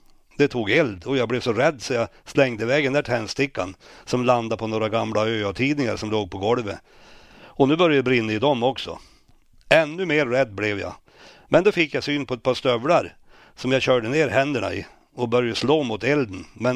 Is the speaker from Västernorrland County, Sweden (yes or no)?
yes; Örnsköldsvik, Västernorrland County, Sweden; born there; Jag föddes på Öviks BB den 16 juli 1948 och det var med en väldig fart ska jag säga.